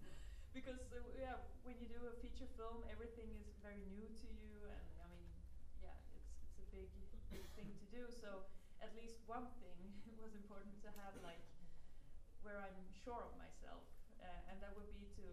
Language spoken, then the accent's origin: English; Skåne, Sweden; Well, this is in north of Skåne. You know Helsingborg?